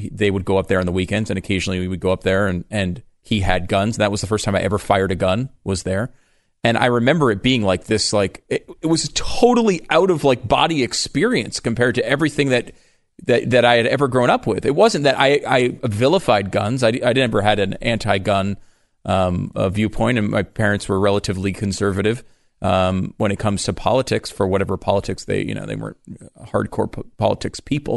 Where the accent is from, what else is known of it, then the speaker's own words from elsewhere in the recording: Connecticut, United States; I grew up in Connecticut, And there was a very little gun culture around me.